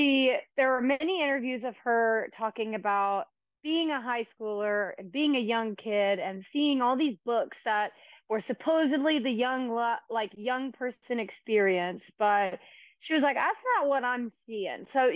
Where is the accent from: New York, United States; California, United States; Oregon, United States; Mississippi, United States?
Mississippi, United States; because I knew that the piece meant a lot to me as a young kid who grew up, you know, in a small-ish town in Mississippi